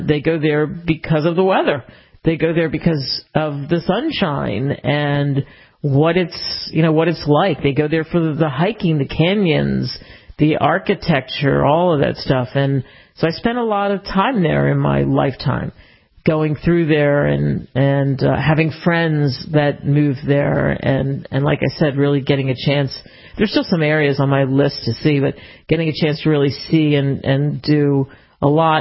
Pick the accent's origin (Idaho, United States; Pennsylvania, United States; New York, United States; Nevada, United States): Pennsylvania, United States; Philadelphia; No. I did not grow up in Arizona. I grew up outside of Philadelphia. One of my first jobs was in New Mexico.